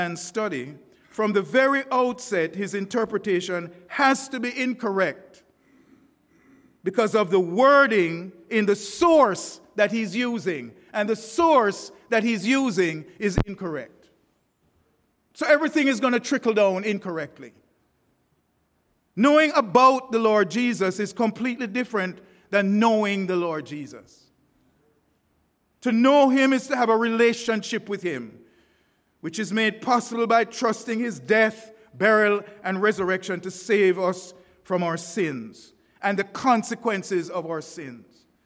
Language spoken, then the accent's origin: English; Jamaica; I'm a Jamaican too.